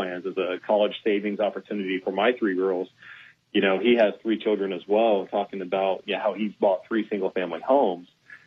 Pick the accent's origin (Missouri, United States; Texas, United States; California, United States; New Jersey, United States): Texas, United States; Houston; Born and raised in Houston, you know, and my mom raised both my brother and I from the very beginning